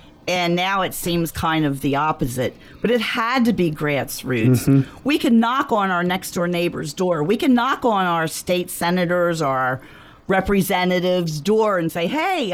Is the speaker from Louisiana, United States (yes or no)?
no; Phoenixville, Pennsylvania, United States; also born or lived in Atlanta, Georgia; I was born in Atlanta, Georgia, so I'm a Georgia peach. But at 8 years old, I came to live in Phoenixville. And my hometown, I would say, is Phoenixville.